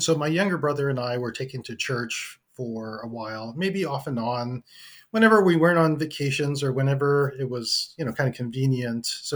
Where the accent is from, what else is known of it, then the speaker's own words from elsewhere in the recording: Vancouver, British Columbia, Canada; I grew up in Western Canada in a city called Vancouver. Beautiful, amazing place to grow up, very multicultural.